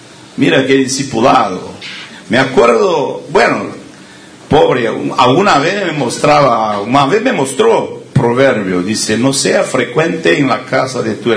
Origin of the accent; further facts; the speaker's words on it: Porto Alegre, Rio Grande do Sul, Brazil; Spanish is a second language; porque yo soy de sur de Brasil, no soy de ahí de Bahía, soy de sur de Porto Alegre, cerca de acá.